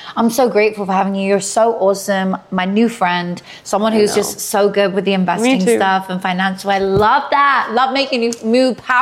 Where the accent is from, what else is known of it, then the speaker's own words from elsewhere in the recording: United Kingdom; I'm British, we say village for like some of us.